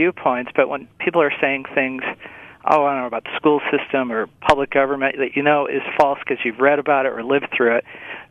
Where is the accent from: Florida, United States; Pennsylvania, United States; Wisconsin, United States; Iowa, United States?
Wisconsin, United States; Yeah, and anyway, I'm from Wisconsin originally, so I spend 2 hours with you every morning, and I just love you guys.